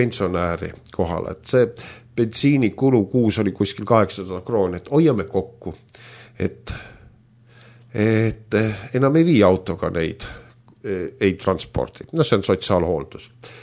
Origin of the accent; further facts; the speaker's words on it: Vormsi, Lääne County, Estonia; Vormsi vallavalitsusest. Noh, ma olen ise sealt pärit ja sinna panti ka pukki meil, uus vallavanem.